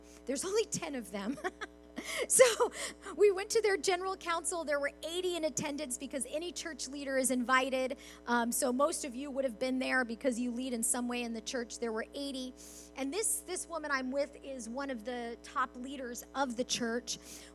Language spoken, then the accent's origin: English; Arizona, United States; We're from Arizona.